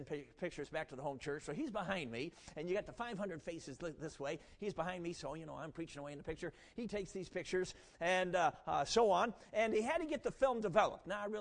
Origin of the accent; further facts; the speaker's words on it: Michigan, United States; I'm from Michigan. Up there we have earth basements sometimes. They call it a Michigan basement.